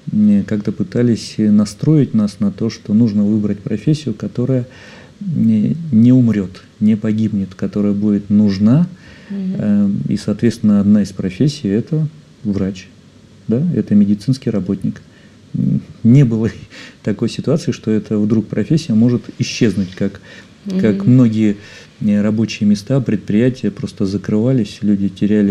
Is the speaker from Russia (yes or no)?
yes; Kotlas, Arkhangelsk Oblast, Russia; я планировал вернуться в родной городок, маленький город Котлас, на юге Архангельской области.